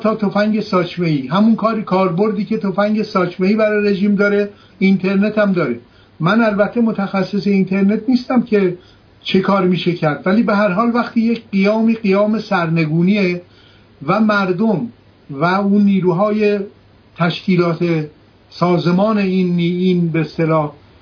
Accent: Kermanshah, Iran; شما میدونید که من خودم کرمانشاهیم.

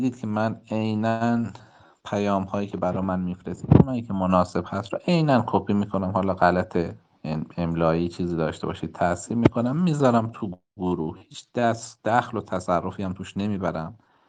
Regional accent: Mahabad, West Azerbaijan, Iran; وقتی می دیدم که مردم مهابادم رو کشتار کردن

